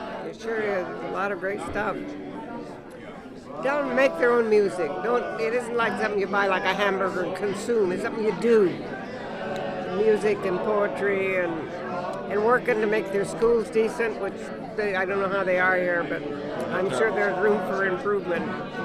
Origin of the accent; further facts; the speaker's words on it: San Francisco, California, United States; San Francisco.